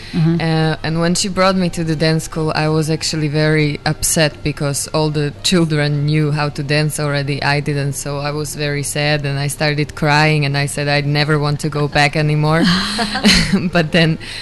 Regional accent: Slovakia; English is a second language; I come from Slovakia.

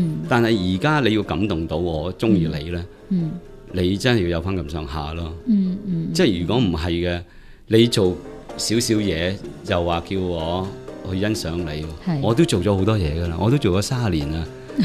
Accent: Hong Kong; 但这件事呢也是最宝贵，我们香港人大家都没有。

